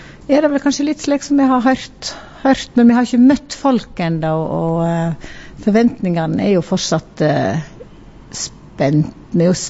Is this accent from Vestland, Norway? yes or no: yes; Veitastrand, Vestland, Norway; Litt større enn Veitastrandir, ja. Der jeg kommer ifra